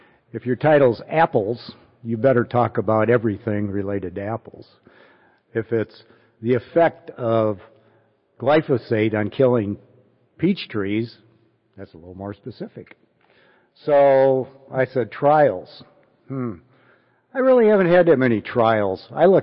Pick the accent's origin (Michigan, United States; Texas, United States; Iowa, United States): Michigan, United States; Niles; So I was raised in Michigan, a little town in southwestern Michigan, Niles, Michigan, 7 miles north of Indiana.